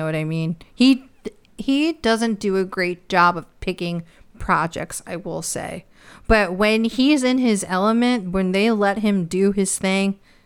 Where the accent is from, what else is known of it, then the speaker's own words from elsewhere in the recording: New York, United States; See, I knew that growing up in New York. And I was like 11, but I knew what was happening there.